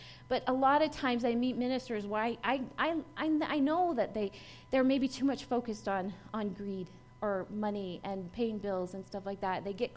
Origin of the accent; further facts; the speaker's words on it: Minnesota, United States; also born or lived in Nebraska; See, I grew up in Minnesota and Nebraska, and so I down in Texas, they'll be like, you talk funny.